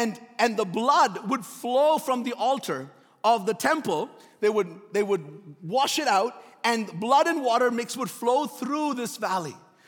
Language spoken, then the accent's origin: English; Bahrain; When we were like, I don't know, growing up in Bahrain